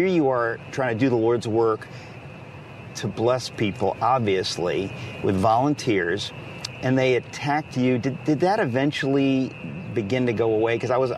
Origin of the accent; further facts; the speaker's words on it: New York City, New York, United States; I'm a New Yorker. I live near here. I walked here.